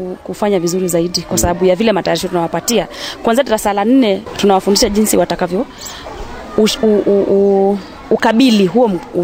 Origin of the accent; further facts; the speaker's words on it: Taveta, Taita-Taveta County, Kenya; Kabla nilikuwa nafunza kwetu sababu nimetoka upande wa Taveta.